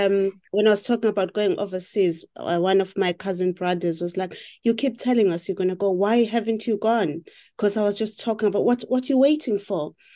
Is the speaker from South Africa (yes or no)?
yes; Ladysmith, KwaZulu-Natal, South Africa; now in London, United Kingdom; I'm from Ladysmith, KZN. Naturally, as a Zulu person, I was educated in KZN as well.